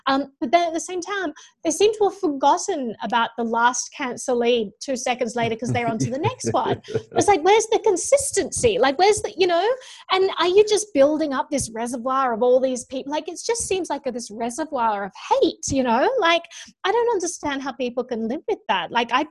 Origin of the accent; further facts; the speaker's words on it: Australia; and this has been my experience just growing up in Australia.